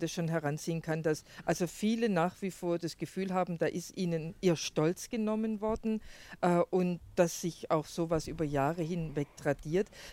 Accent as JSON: {"language": "German", "region": "Baden-Württemberg", "country": "Germany", "said": "Ich kann es jetzt nur vom Bayern oder von Württemberg, wo ich herkomme, beurteilen."}